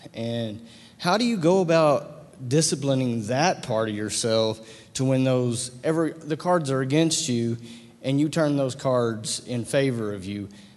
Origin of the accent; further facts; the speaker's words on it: Amarillo, Texas, United States; I'm from Amarillo, Texas.